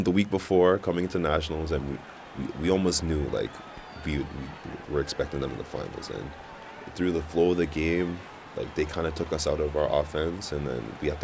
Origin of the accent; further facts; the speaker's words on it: Mississauga, Ontario, Canada; I'm from Mississauga, Ontario.